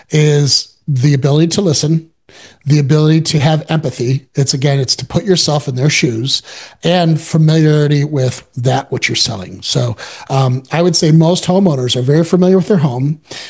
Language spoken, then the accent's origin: English; Detroit, Michigan, United States; I grew up in Detroit. We didn't have by no means were we wealthy.